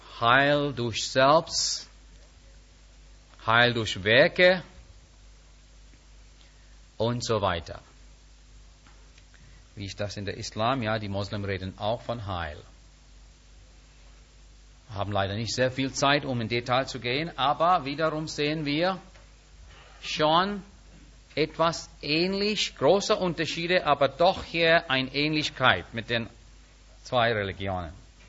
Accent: India; German is a second language; Liebe Freunde, als Inder

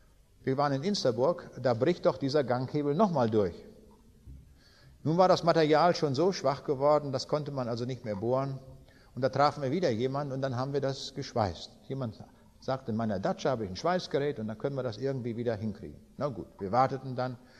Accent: Kaliningrad Oblast, Russia; Der nördliche Teil von Ostpreußen ist meine Heimat, dort bin ich geboren, ganz weit im östlichsten Teil dort in Ostpreußen, im nördlichen Ostpreußen.

